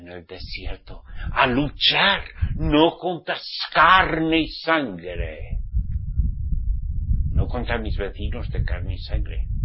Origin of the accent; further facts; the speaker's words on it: Navarre, Spain; en mi tierra, Navarra, yo soy navarrico, ¿entiendes?